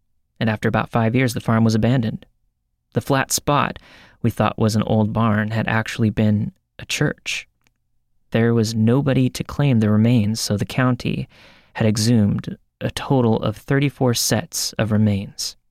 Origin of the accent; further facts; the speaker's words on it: Kennefic, Texas, United States; also born or lived in Oklahoma; I was raised in Kennefic, Texas, and that we moved there from Oklahoma in November of 1984.